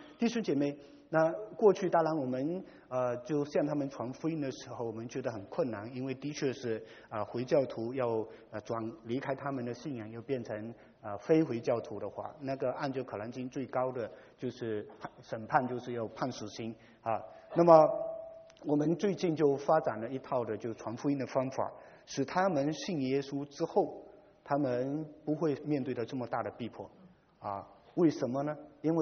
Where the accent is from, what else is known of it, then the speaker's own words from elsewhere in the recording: Malaysia; 我在马来西亚长大，第三代的，